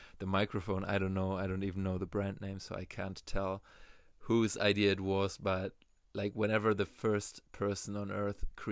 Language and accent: English; Germany; accent: German; English is a second language; now in Maui, United States; maybe you can also notice my accent that I have, my German accent. I kind of like it though, but right now being here on Hawaii, in Maui, since around 2 months, I can definitely see my English improving